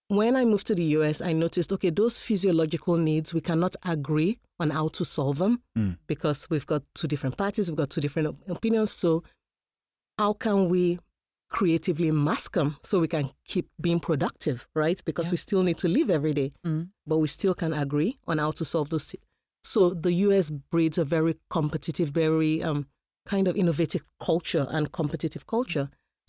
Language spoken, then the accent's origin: English; Nigeria; growing up in Nigeria